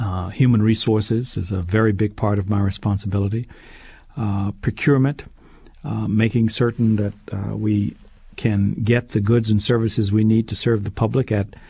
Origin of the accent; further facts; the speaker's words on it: Texas, United States; Well, I'm a Texan. I'm a native Texan. I grew up in Texas. That's where my family is, and I attended school down there, except in college.